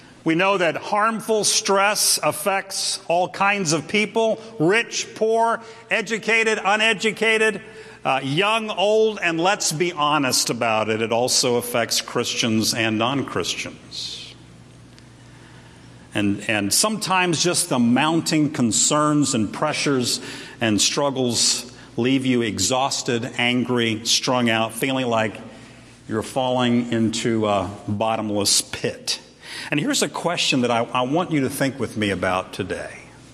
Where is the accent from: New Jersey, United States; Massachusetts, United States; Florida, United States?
Florida, United States; I used to hear about them a lot when I was growing up in Florida.